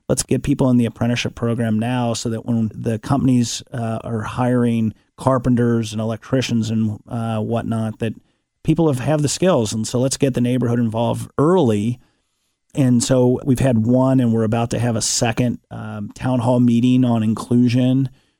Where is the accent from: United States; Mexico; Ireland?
United States; Westwood; because we want those kids to have a better experience growing up in their neighborhood like I had growing up in Westwood.